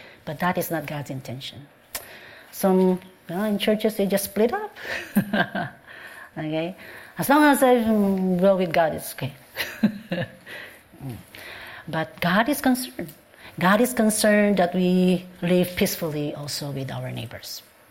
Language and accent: English; Philippines; I grew up in the Philippines. You know, Philippines? In the Philippines, it's a very touchy culture.